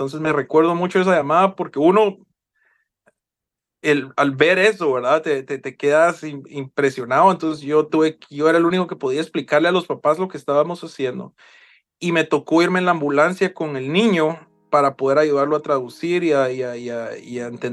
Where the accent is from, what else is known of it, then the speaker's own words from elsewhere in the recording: Guatemala; moved away as an adult; uno en Guatemala, yo en mis 18 años de vivir ahí